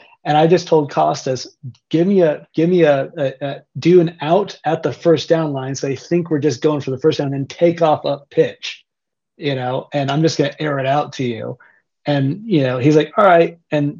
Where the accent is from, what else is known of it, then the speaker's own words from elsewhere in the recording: United States; moved away as an adult; especially being an American that's been here almost 5 years